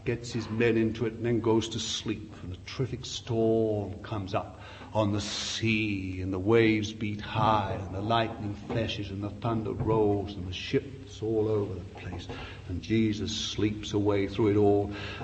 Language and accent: English; Bethnal Green, London, United Kingdom; born there; My apologies to you, I was born in Bethnal Green.